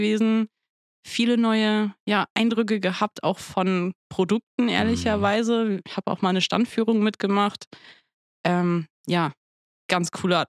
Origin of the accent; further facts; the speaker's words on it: Hamburg, Germany; born there; Gebürtige Hamburgerin.